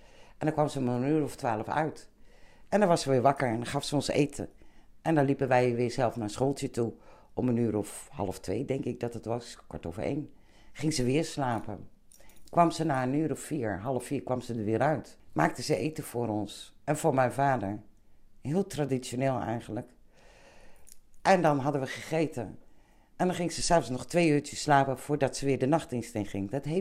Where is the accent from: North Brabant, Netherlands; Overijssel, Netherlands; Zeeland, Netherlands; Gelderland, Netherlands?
Zeeland, Netherlands; Vlissingen; born there; Ik ben in Vlissingen geboren. Een papa en mama en een jonger zusje.